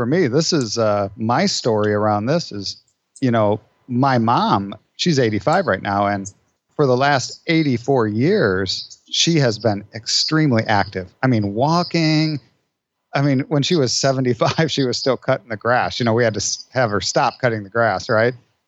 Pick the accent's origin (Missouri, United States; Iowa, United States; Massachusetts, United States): Iowa, United States; I grew up in Iowa, and I guess what made me a little bit different was that my dad and my brother owned a karate school.